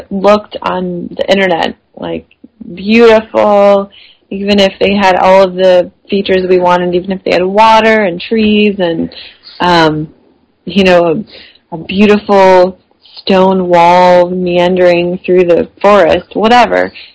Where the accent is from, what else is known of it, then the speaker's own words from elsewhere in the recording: Illinois, United States; but I'm from Illinois and I just don't want to live in the mountains.